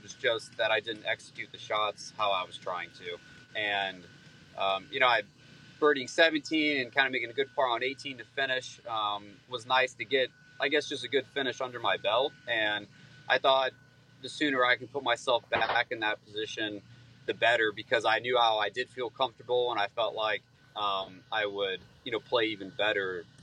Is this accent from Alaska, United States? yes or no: no; Jacksonville, Florida, United States; It's always been one of my favorite tournaments, you know, growing up in Jacksonville and watching that tournament as a kid.